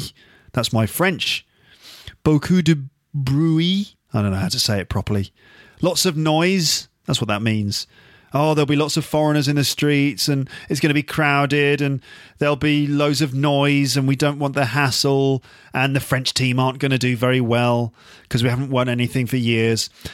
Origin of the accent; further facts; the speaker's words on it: England, United Kingdom; Of course, I'm English, born and bred, so I'm an England fan